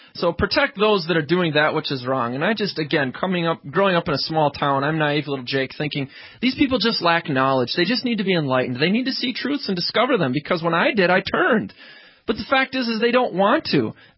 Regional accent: United States; well, I'm American, I have a social security card, I have a driver's license, that makes me.

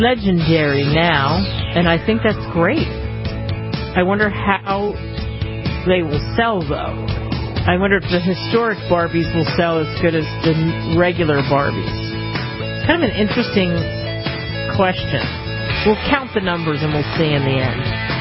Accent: East Coast, United States; also born or lived in various; maybe it's probably partly growing up in the East Coast, I'm not sure, but I've lived all over the place.

